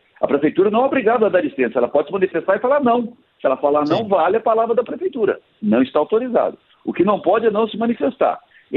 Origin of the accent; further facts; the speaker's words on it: São José dos Campos, São Paulo, Brazil; como eu sou de São José dos Campos